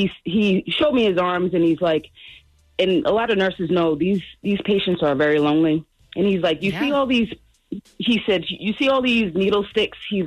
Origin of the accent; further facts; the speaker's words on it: New England, United States; now in Georgia, United States; I'm from New England, but I live in Georgia now.